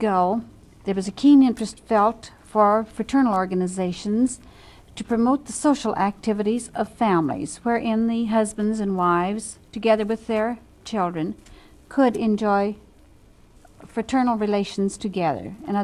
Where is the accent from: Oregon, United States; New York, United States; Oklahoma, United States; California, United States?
California, United States; Hollywood; No, I come from Southern California